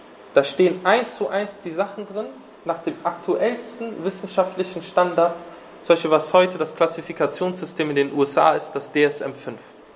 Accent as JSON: {"language": "German", "town": "Düsseldorf", "region": "North Rhine-Westphalia", "country": "Germany", "said": "Und ich bin eigentlich aus Düsseldorf."}